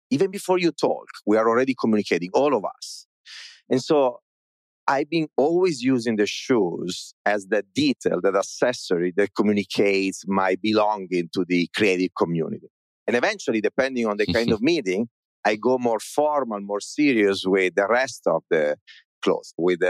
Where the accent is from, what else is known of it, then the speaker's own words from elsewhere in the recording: Italy; English is a second language; I'm Italian, as you can hear from my super heavy accent.